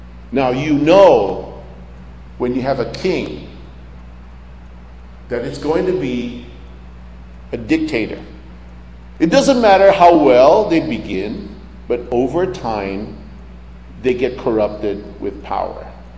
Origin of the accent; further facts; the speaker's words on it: Philippines; I come from the Philippines